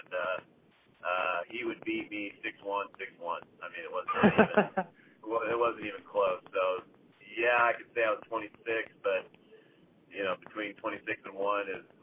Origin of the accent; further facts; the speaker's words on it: Laguna Beach, California, United States; growing up in Laguna Beach, I really did not play beach volleyball very much.